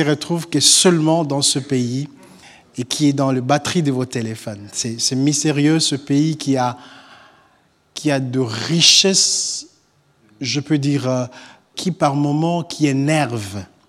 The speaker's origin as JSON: {"language": "French", "country": "DR Congo", "said": "Je viens du Congo, le deuxième plus grand pays d'Afrique. Après l'Algérie, c'est nous, en fait."}